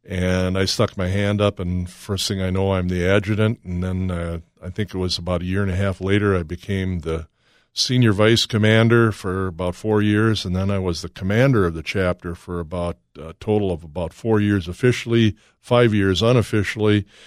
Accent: South St. Paul, Minnesota, United States; I am from South St. Paul, Minnesota, and we have our own VFW down there

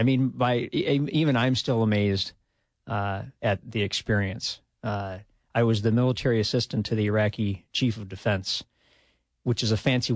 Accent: Minnesota, United States; Being a Minnesotan in Alabama, stationed in Alabama, that was quite a treat.

